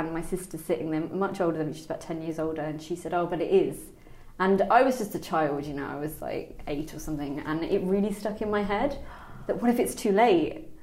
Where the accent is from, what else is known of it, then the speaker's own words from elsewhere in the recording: Birmingham, West Midlands, United Kingdom; Also, remember, I grew up in Birmingham. It's so light polluted.